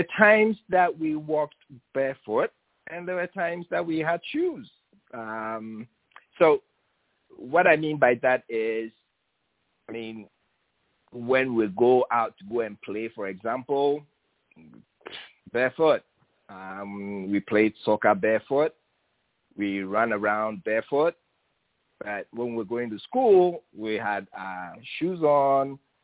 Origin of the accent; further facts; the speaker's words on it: Accra, Greater Accra, Ghana; Well, I lived in one of the big cities and went to school in two other big cities. So I grew up in Accra.